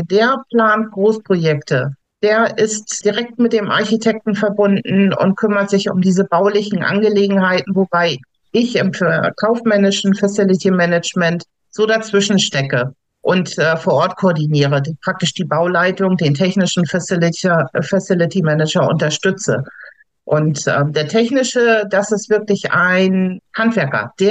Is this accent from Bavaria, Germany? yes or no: no; Hamburg, Germany; Ich komme aus Hamburg, werde 54 Jahre jung